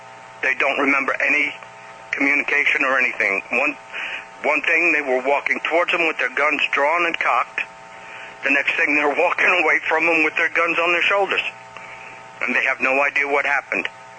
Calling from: Oklahoma City, Oklahoma, United States; from Oklahoma City.

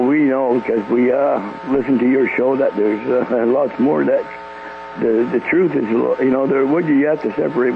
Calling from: Kelvin, Quebec, Canada; Kelvin, Quebec.

